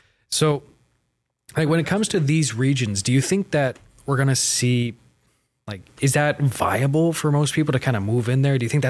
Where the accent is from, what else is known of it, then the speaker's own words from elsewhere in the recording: Canada; Yeah, I'm Canadian.